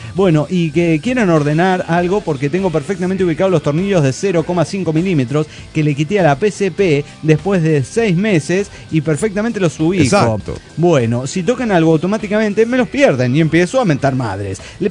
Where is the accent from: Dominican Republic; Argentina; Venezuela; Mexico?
Mexico; Calpulalpan, Tlaxcala; de Calpulalpan, Tlaxcala, México.